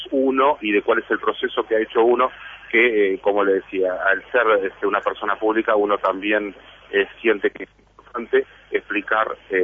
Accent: Juan Lacaze, Colonia, Uruguay; moved away as an adult; Y soy del interior, soy de Juan Lacase, y recién cuando me tocó la vida universitaria fue que llegué a Montevideo.

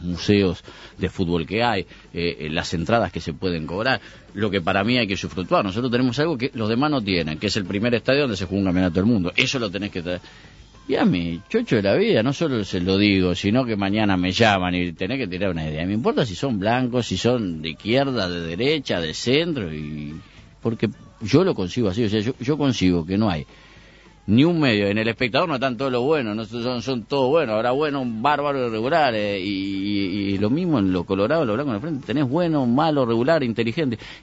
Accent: Uruguay; O sea, lo primero que yo soy uruguayo.

